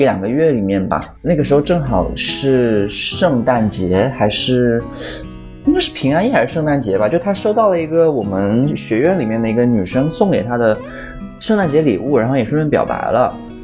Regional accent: Guangdong, China; 比方说可能我是广东人啊

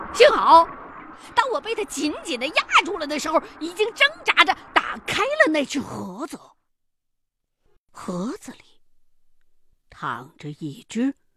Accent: China; 我们中国人呢，对于玉器向来都有一种偏爱

